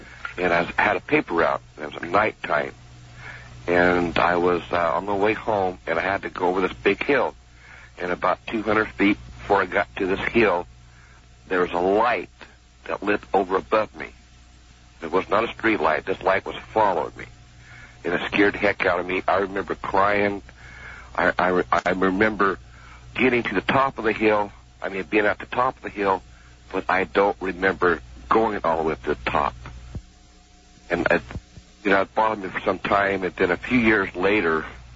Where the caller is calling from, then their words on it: Medford, Oregon, United States; Hi, I'm calling from Medford, Oregon.